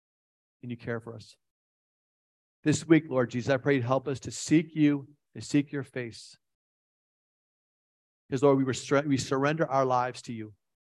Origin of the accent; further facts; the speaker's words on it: East Coast, United States; This is jet lag. I'm from East Coast in America. That's 12 hours away.